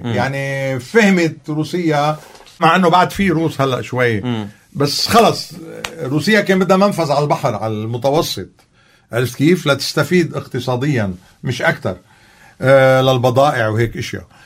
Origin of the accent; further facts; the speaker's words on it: Lebanon; بس نحن منرفض كلبنانيين بثقافتنا انه يكون حدا وصي علينا